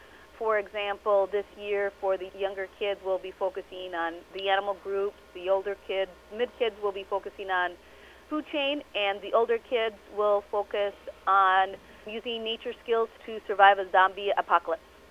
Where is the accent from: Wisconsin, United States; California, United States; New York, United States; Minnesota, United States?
Wisconsin, United States; now in Southeast Iowa, United States; No, I'm from Northeast Wisconsin. It's been a big difference down here, and we don't have prairies up there